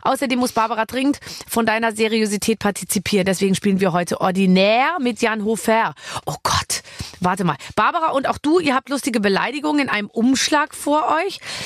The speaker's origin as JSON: {"language": "German", "region": "Bavaria", "country": "Germany", "said": "Ich bin ja aus Bayern."}